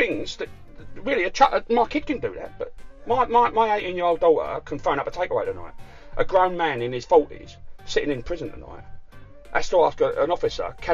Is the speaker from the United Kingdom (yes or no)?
yes; United Kingdom; We're British, and that is our way.